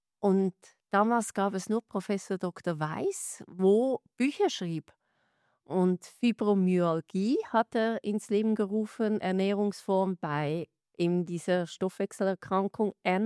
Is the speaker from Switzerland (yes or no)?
yes; Dietikon, Zurich, Switzerland; also born or lived in Emsland, Germany; Also ursprünglich komme ich ein Teil aus Deutschland, aus dem Emsland. Und meine Mutter ist Schweizerin. Und daher bin ich in der Schweiz groß geworden und aufgewachsen in Dietikon. Dort wohne ich auch zeitlich immer noch